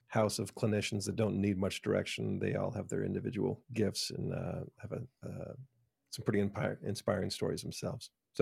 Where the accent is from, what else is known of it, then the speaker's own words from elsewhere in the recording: South Dakota, United States; I'm the sixth of eight kids. I grew up in South Dakota